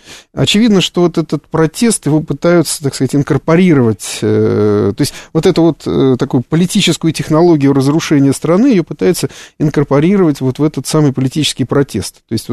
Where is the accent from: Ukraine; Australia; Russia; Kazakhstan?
Russia; я понимаю, вот как россиянин